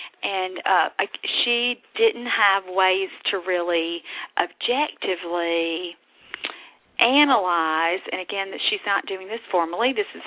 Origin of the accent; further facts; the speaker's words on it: the South, United States; accent: Southern; And I saw a friend of mine from college last night, and they say that I don't sound Southern at all anymore.